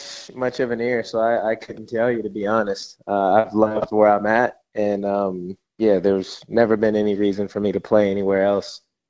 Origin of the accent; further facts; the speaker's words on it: Arizona, United States; I'm from Arizona, so I never followed the logic.